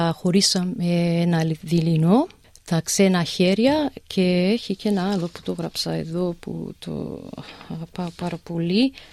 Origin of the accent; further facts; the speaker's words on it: Australia; είμαι Αυστραλέζα, που αγαπάω τα γαλλικά